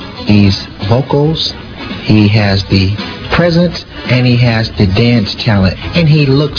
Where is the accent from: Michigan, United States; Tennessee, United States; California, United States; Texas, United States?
California, United States; Los Angeles; I grew up in Los Angeles. It was just myself and my younger sister.